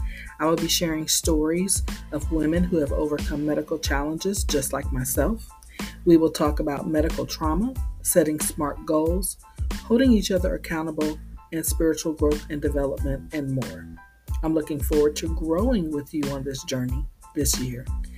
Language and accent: English; Peoria, Illinois, United States; He resides in Peoria, Illinois, my hometown.